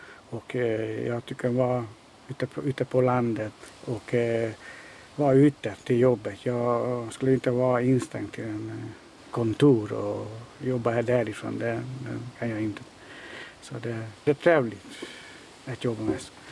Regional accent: Hungary; Swedish is a second language; now in Sweden; Den kommer från mitt hemland, från Ungern.

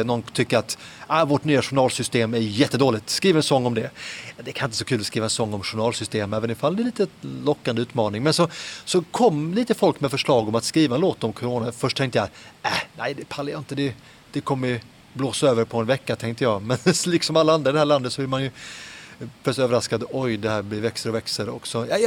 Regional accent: Helsingborg, Skåne, Sweden; also born or lived in Södertälje; now in Lund, Sweden; Nej, jag föddes i Södertälje och växte upp lite grann där och så mycket i Helsingborg faktiskt. Så jag kom till Lund först när jag började studera.

